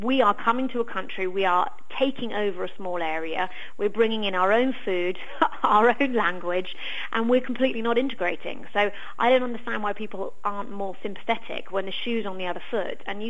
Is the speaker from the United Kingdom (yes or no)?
yes; United Kingdom; I think we've always thought of ourselves as British people abroad in a different way than we think of other people in living in other countries, because we've given ourselves this title of expat.